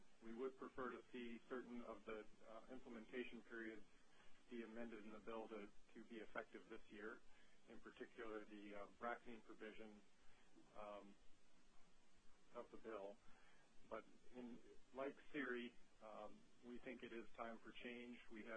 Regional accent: Tok, Alaska, United States; now in Anchorage, United States; Like my brother, I grew up in Tok, and I'm always an interior boy, despite the fact that I've lived here in Anchorage for 11 years now.

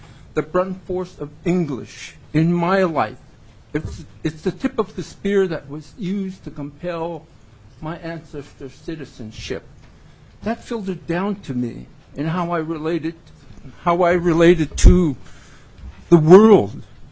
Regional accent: Yakutat, Alaska, United States; I'm born and raised in Yakutat, Alaska.

